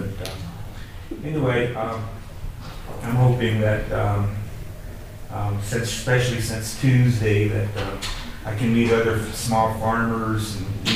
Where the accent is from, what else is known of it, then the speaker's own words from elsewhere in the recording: Indiana, United States; So I grew up in Indiana, so I've seen the 12, 14 foot corn plants and the 1,000, 2,000 hog farms and chicken farms.